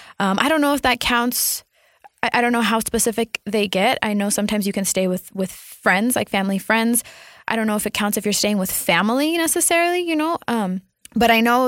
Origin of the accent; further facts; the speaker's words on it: Provo, Utah, United States; I grew up in a suburb. I grew up in Provo, Utah, and I don't remember seeing a lot of homeless people.